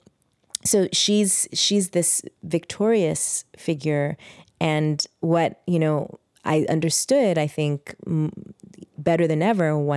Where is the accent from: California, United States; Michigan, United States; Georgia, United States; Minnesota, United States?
California, United States; Oakland; also born or lived in Berkeley, United States; Yeah, I grew up in Oakland, North Oakland. And Berkeley, spent a lot of time in Berkeley going to school.